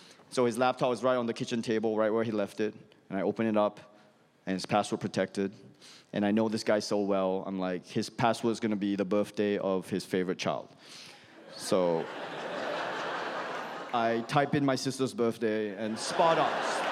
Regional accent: Malaysia; we grew up in Malaysia, like, his family's like rubber tappers in Malaysia. Like, my aunts and uncles are still in Sitiel Wan in Malaysia right now

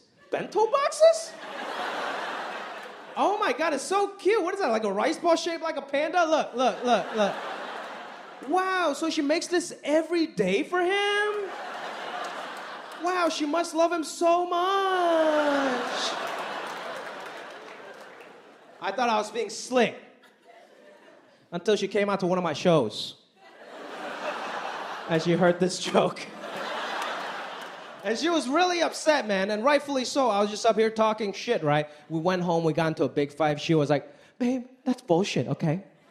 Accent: Hong Kong; born there; first language Cantonese; English is a second language; I was born in Hong Kong. That's my first language.

